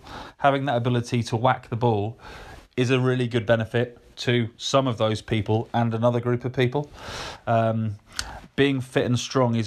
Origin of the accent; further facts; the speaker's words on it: Yorkshire and the Humber, United Kingdom; especially me growing up in Yorkshire.